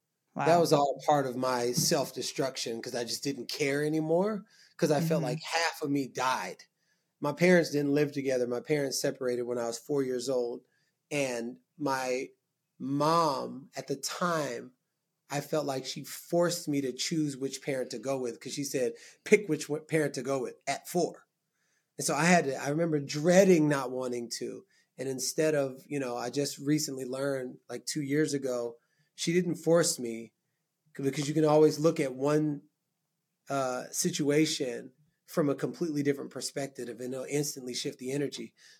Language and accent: English; Texas, United States; I'm from Texas, like hurricanes, I was always like here ready for it.